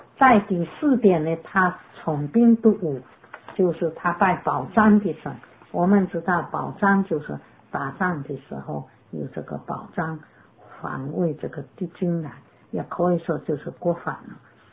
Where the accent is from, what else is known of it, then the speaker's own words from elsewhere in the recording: China; 我们中国人特别对于这个观念，祖宗的观念很深